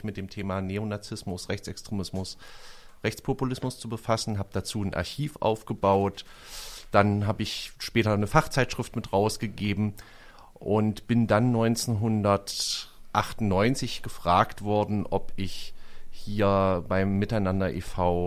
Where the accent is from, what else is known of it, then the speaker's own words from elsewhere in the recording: East Germany, Germany; Ich bin ja in der DDR aufgewachsen